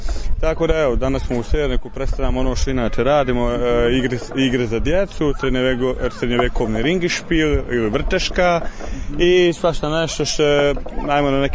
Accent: Prijedor, Republika Srpska, Bosnia & Herzegovina; Mi dolazimo iz Prijedra.

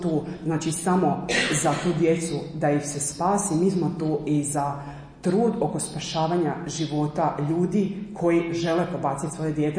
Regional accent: Vukovar, Vukovar-Srijem County, Croatia; skroz od Vukovara, odakle sam ja, do Dubrovnika.

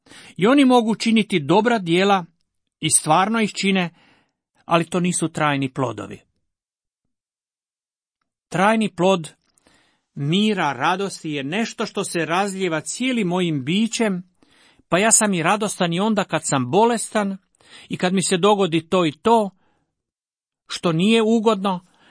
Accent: Dalmatia, Croatia; ono što bi rekli kod nas u Dalmaciji

